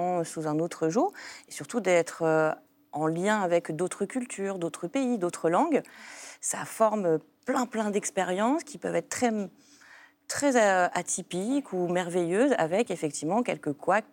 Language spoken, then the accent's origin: French; France; Et c'est une belle expérience en tant que Français de redécouvrir la France.